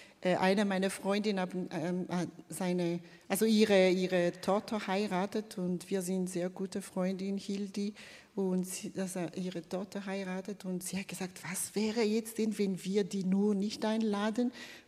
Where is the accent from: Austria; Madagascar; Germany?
Madagascar; now in Switzerland; Also mein Herkunftsland ist Madagaskar. Ich bin ein sogenannter Migrant, also Heiratsmigrantin. Tönt schrecklich, aber ich liebe es zu sagen, in die Schweiz durch Liebe.